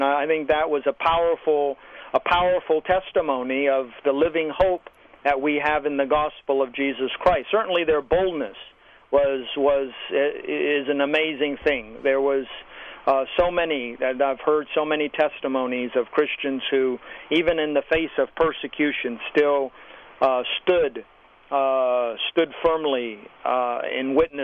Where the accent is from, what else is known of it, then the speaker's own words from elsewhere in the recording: Taiwan; I was born and raised in Taiwan